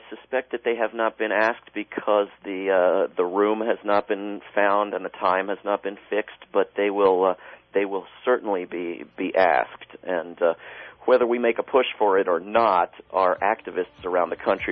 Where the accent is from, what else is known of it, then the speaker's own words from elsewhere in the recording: Washington, District of Columbia, United States; I was born and raised and live in Washington, D.C.